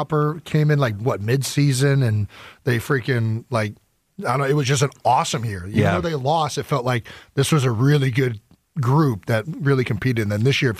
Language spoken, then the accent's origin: English; Cleveland, Ohio, United States; I grew up in Cleveland, big time Indians fans.